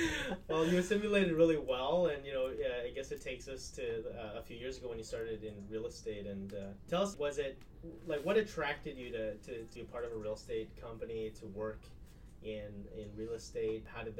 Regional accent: Vancouver, British Columbia, Canada; You know, I've always grown up in Vancouver. I've always been in a big city.

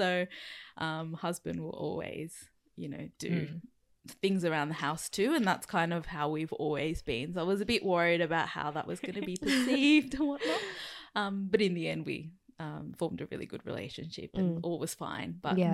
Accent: Australia; while I think I have a pretty strong like Japanese side, despite growing up in Australia

